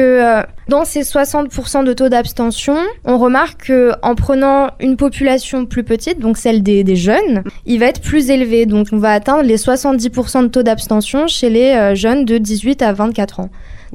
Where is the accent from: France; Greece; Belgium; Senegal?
France; Nice, Provence-Alpes-Côte d'Azur; Donc avec Férouz Belewan, nous venons de Nice